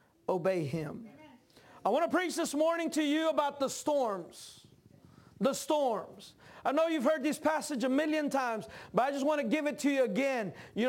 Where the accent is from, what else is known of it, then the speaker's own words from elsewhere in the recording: Dallas, Texas, United States; born there; I'm a Texican. I'm from Texas, born in Texas, Dallas, Texas. But I've been a missionary for almost 20 years now. And so I spent about 11 months out of the year in Mexico. So once in a while, my English sounds Mexican.